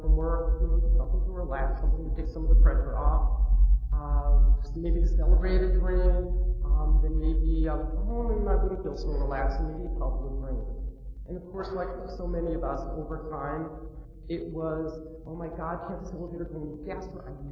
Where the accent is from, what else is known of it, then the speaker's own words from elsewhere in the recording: Queens, New York, United States; I grew up in Queens. I guess in a pretty normal household.